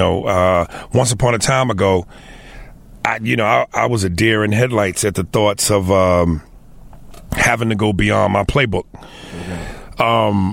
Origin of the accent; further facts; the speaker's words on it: New York, United States; also born or lived in Chicago; And I spent all my, you know, childhood and young adult, somewhat adult life in New York